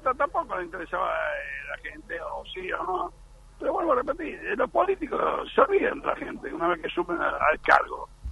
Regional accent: Buenos Aires, Argentina; born there; yo con 81 años vivo, nací acá en Villa Crespo.

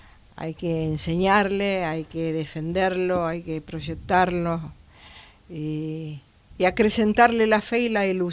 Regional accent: Avellaneda, Buenos Aires Province, Argentina; Y nació desde el barrio donde me crié, en Avellaneda, en el barrio donde vi a cantores, payadores, guitarristas en cada casa.

